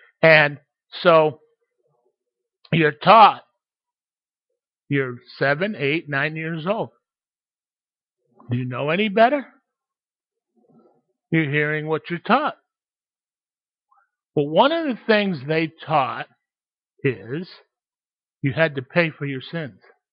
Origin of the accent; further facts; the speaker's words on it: Waterbury, Connecticut, United States; I grew up in Waterbury, Connecticut. Waterbury, Connecticut, an old factory town.